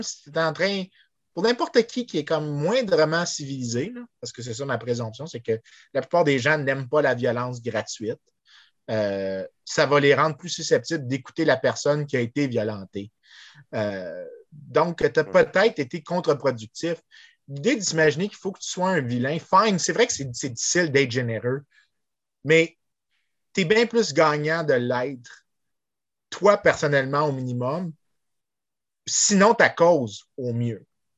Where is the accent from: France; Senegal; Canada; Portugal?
Canada; Montreal, Quebec; Ça montre à quel point je suis Montréalais.